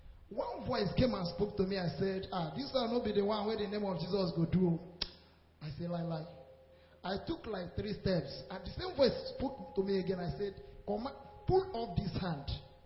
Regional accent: Abia, Nigeria; I'm from Abia State.

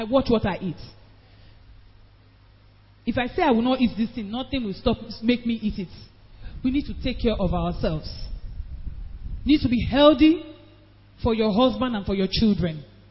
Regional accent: Edo, Nigeria; I'm not an Igbo woman. I'm from Edo State.

